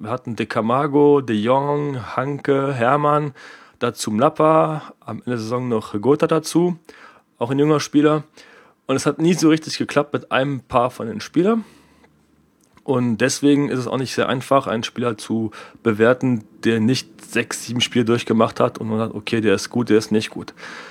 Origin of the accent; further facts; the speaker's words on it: Switzerland; ich komme aus der Schweiz